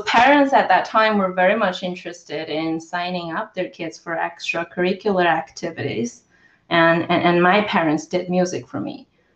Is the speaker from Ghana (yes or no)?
no; China; English is a second language; growing up and born and raised and growing up in China in 1990s